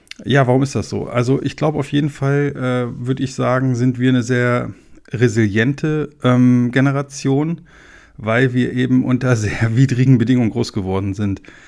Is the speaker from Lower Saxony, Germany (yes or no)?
yes; Celle, Lower Saxony, Germany; Ich kenne das doch auch aus meiner Heimatstadt hier in der Region Hannover, also ich komme aus Celle